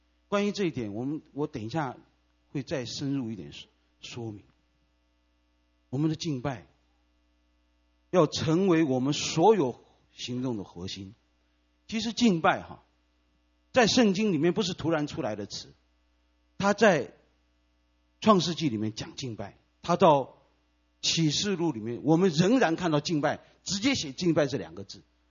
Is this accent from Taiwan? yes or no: no; China; 我们中国人过新年是我们最重要的一个节日。